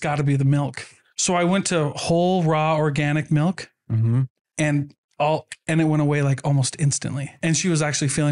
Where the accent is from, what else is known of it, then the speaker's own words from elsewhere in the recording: Iowa, United States; but I grew up in Iowa and milk from the store is not the same as milk from fresh raw milk.